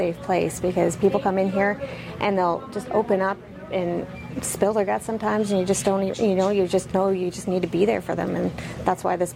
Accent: Nova Scotia, Canada; now in Fort McMurray, Canada; I'm originally from the East Coast, Nova Scotia, but I've lived all over. So before we moved here, we were actually living in Iqaluit, Nunavut. And then, yeah, so I've lived all over Canada.

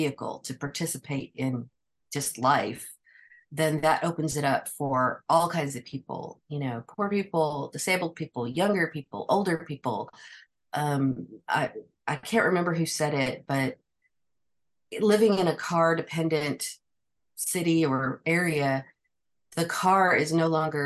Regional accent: Fayetteville, United States; was young, my family moved around a lot, but we always came back to Fayetteville. So I consider it my hometown. And since I've been an adult, I've pretty much stayed here in Fayetteville.

